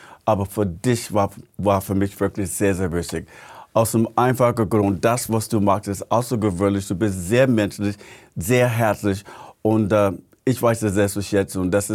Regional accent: Missouri, United States; born there; German is a second language; Also auf mein Geburtsurkunde in Missouri.

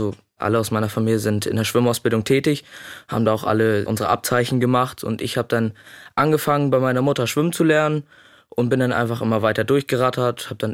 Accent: Husum, Schleswig-Holstein, Germany; Ich komme aus Husum.

